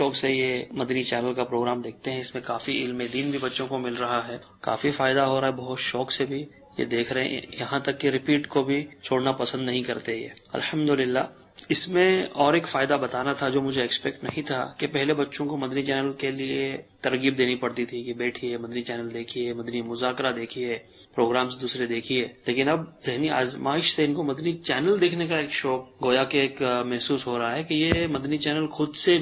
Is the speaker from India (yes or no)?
yes; India; now in Dubai, United Arab Emirates; میں دبئی سے بات کر رہا ہوں اور میرا تعلق انڈیا سے ہے. میں چارٹرڈ اکاؤنٹنٹ ہوں انڈیا سے